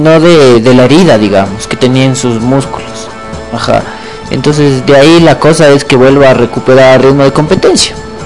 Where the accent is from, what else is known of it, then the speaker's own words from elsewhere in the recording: Ecuador; Eso es algo que como ecuatorianos ya manejamos a veces, ¿no?